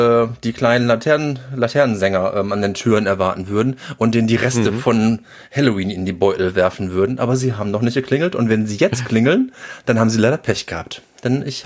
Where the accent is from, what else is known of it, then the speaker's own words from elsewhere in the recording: Cologne, North Rhine-Westphalia, Germany; Ich komme aus Gölle